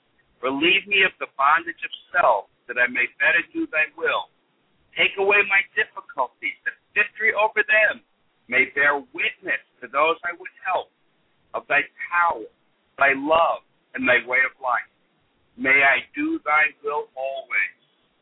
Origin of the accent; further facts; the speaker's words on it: Long Island, New York, United States; Now, originally I'm from Long Island, and we had clam diggers out there.